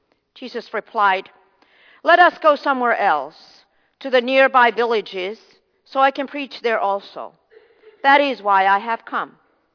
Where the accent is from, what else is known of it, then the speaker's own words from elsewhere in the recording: Finland; now in New York, United States; I was born and raised in Finland, so my chances of being anything but Lutheran were slim or none. So I'm a Lutheran, born and raised, and when I, as an adult, came to New York